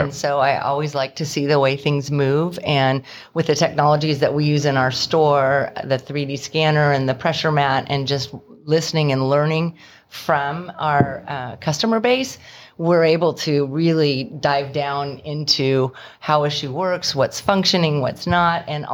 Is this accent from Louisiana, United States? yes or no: no; Naperville, Illinois, United States; now in Ridgefield, United States; I came from Naperville, Illinois, which were Naperville Running Company, a great running store that has incredible community and really was my sort of family. I came to Ridgefield and there was nothing there.